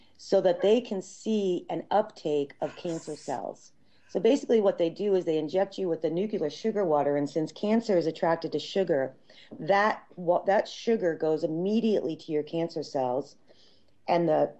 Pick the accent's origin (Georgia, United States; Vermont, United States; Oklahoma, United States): Vermont, United States; Woodstock; now in California, United States; I'm from Woodstock, Vermont. We met here in California 19 years ago.